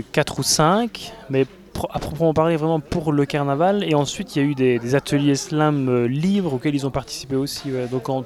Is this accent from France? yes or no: yes; Buis-les-Baronnies, Auvergne-Rhône-Alpes, France; moi, je viens de Buis-les-Baronnies